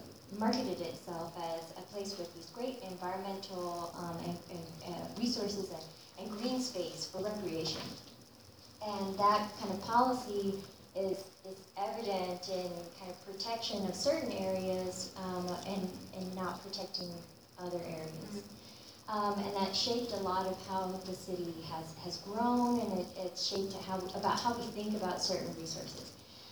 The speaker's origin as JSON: {"language": "English", "town": "San Antonio", "region": "Texas", "country": "United States", "said": "I got here in 2005. I'm from San Antonio, so."}